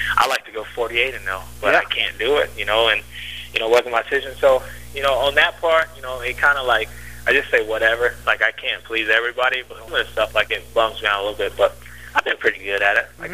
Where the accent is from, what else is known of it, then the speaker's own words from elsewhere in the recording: United States; obviously, I want to do some of the Nationals because I'm American.